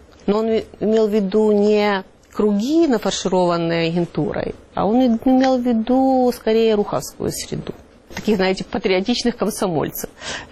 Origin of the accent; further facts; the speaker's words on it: Volyn Oblast, Ukraine; А я в своем городке на Волыни у бабушки росла до первого класса, и напротив дома стояла церковь.